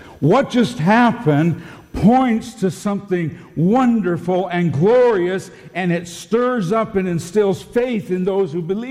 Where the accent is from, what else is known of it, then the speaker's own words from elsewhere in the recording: England, United Kingdom; We're English. We're living in a different culture.